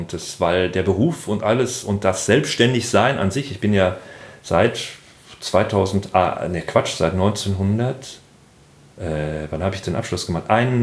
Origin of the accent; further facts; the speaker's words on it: Hamm, North Rhine-Westphalia, Germany; Das ist, und ich komme ja aus Hamm. Und Hamm ist ja jetzt gar nicht mal so Ruhrgebiet. Hamm ist ja dann schon die Verbindung zum Münsterland.